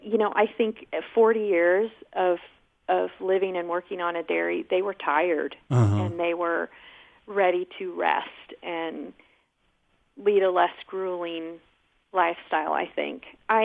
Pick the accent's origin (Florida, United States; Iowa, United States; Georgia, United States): Iowa, United States; Bloomfield; I grew up in Davis County.